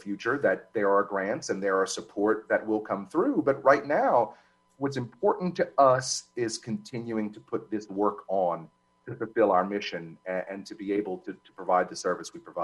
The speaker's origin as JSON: {"language": "English", "region": "Louisiana", "country": "United States", "said": "It helps that we're also as Cajun as we can be."}